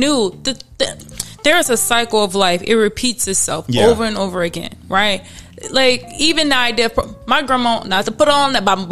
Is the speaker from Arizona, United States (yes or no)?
no; New Orleans, Louisiana, United States; Yeah, I'm from New Orleans, so you see girls just randomly, twerking or popping, whatever you want to call it.